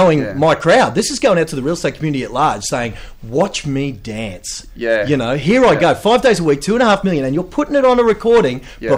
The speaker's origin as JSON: {"language": "English", "town": "Ipswich", "region": "East of England", "country": "United Kingdom", "said": "because I come from Ipswich, a bit of working class background, that was me."}